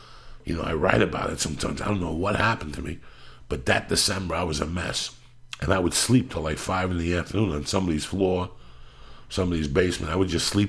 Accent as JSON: {"language": "English", "town": "North Bergen", "region": "New Jersey", "country": "United States", "tie": "born or raised there", "said": "he's a football player from my hometown, from North Bergen."}